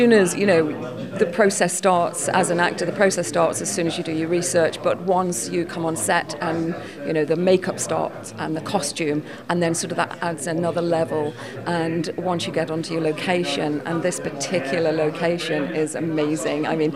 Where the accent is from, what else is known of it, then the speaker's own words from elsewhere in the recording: Peel, Isle of Man; I grew up in Peel, and so I knew of her.